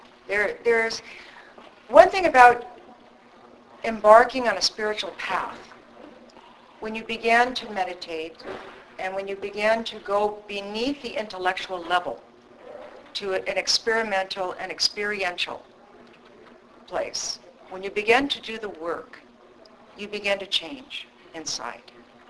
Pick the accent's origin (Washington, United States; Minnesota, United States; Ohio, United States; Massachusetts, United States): Washington, United States; Seattle; interesting experience I had was going to Seattle. That was where I was born, and going back to my my hometown and to visit the center there, the Vedanta Center.